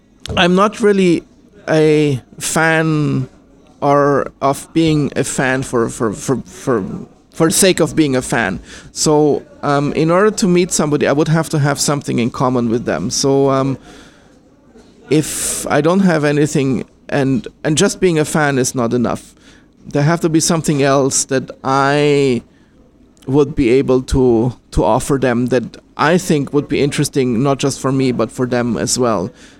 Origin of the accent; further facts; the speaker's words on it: Austria; also born or lived in Germany / United States / New Zealand / Singapore; now in China; I am originally from Austria, but I have lived in Austria, in Germany, in other countries in Europe, in the United States. I've lived in New Zealand. I've lived in Singapore.